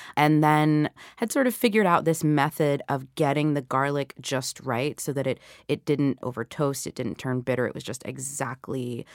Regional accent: the South, United States; same kind of subtle sweetness that I associate with funnel cakes, which, of course, I had plenty of growing up in the South.

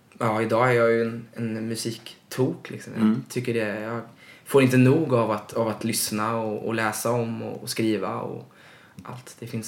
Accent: Stenungsund, Västra Götaland County, Sweden; jag kom ju från Stenungsund då, en mindre stad eller en tätort ska man väl säga, med allt vad det innebär

